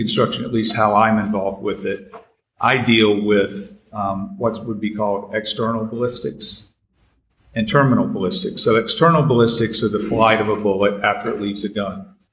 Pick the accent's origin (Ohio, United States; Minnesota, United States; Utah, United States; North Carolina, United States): North Carolina, United States; Cary; also born or lived in Hickory; Well, I was born in Hickory, North Carolina. Then I grew up in Cary. When I was young, family moved to Cary, which is right outside of Raleigh.